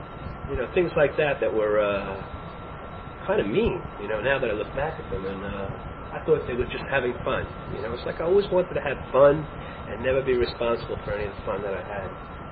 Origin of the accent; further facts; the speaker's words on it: Howard Beach, New York, United States; also born or lived in Coney Island; Well, I only lived there for a couple of months. Then we moved to a place.